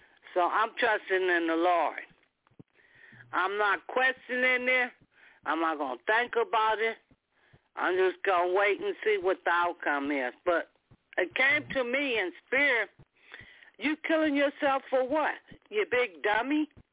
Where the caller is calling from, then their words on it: Palmdale, California, United States; calling from Palmdale.